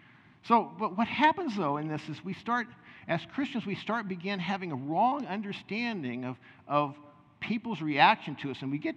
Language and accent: English; United States; Now, being an American, we don't really understand this, right?